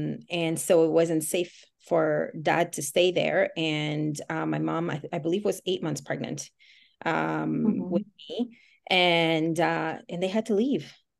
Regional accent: Côte d’Ivoire; We ended up fleeing to the Ivory Coast and becoming refugees there. And my sisters and I grew up in the Ivory Coast.

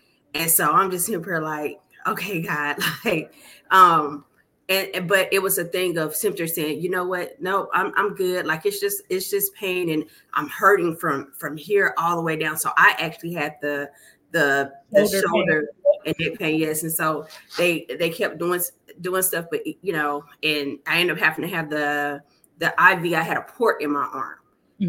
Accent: Alabama, United States; I'm from Alabama

